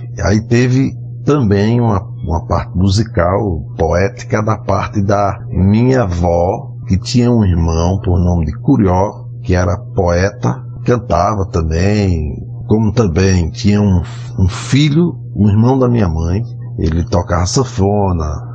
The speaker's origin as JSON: {"language": "Portuguese", "town": "Macau", "region": "Rio Grande do Norte", "country": "Brazil", "tie": "born there", "said": "Macau, que é a nossa cidade onde eu nasci"}